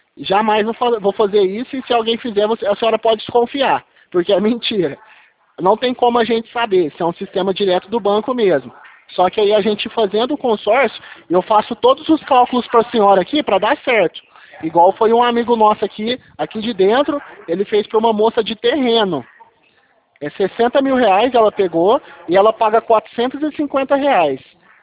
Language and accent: Portuguese; Franca, São Paulo, Brazil; eu sou de Franca aqui